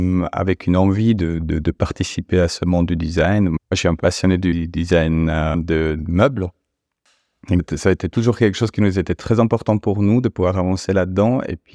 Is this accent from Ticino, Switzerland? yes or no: yes; Ticino, Switzerland; moi, j'ai grandi au Tessin, dans les Alpes tessinoises, dans cette petite vallée très sauvage, la vallée d'Ansernone.